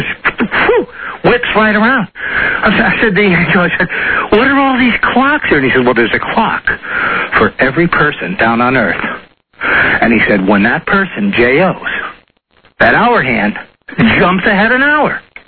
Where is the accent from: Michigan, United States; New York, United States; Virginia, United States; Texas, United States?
Virginia, United States; Herndon